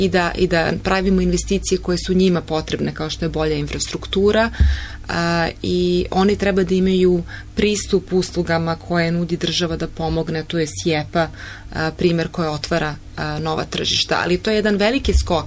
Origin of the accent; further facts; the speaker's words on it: Serbia; onda se može smatrati početkom kod nas u Srbiji